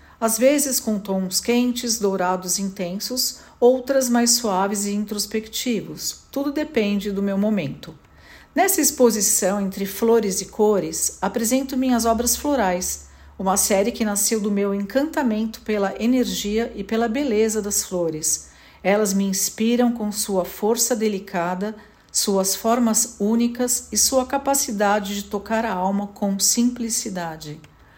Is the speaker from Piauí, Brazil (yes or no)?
no; São Paulo, Brazil; eu tenho 58 anos e sou de São Paulo, filha de pai italiano e mãe brasileira.